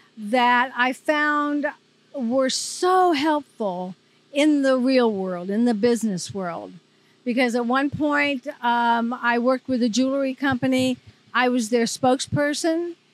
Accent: Dayton, Ohio, United States; also born or lived in New York / Los Angeles; I'm originally from Dayton, Ohio.

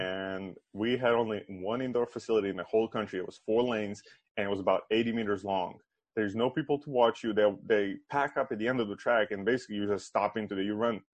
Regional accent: Serbia; moved away; yeah, that was my time growing up in Serbia up until 2010.

